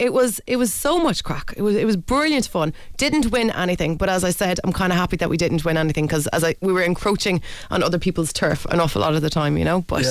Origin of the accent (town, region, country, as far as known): Ireland